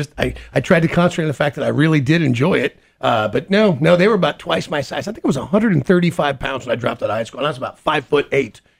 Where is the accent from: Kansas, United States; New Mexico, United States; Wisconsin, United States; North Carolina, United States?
Kansas, United States; Yeah, but, you know, I'm from Kansas. We're fine.